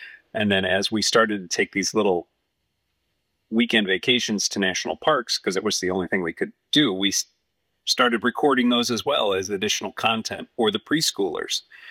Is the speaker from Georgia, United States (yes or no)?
no; Detroit, Michigan, United States; I'm from Detroit. And out of a city of automotive engineers, my dad was the accountant.